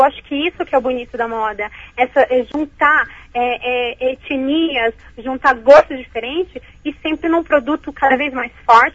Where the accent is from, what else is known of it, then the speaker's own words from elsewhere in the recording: Brazil; Eu, como brasileira, eu fui na Itália para aprender e para um futuro voltar para o Brasil